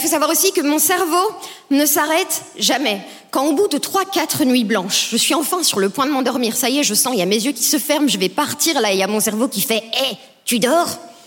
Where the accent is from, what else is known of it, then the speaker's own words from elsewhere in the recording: Belgium; C'est pas mon seul handicap puisque je suis belge.